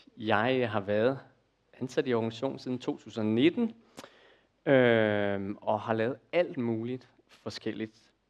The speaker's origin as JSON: {"language": "Danish", "town": "Copenhagen", "region": "Capital Region of Denmark", "country": "Denmark", "accent": "Copenhagen", "said": "Jeg er fra København."}